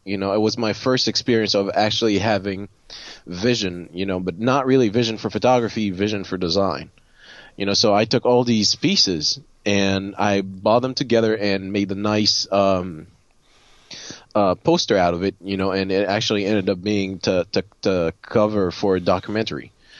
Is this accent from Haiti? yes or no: yes; Haiti; I'm actually Haitian. I was born in Haiti. My dad is French, but his line comes from Vietnam. So I'm French, Haitian, Vietnamese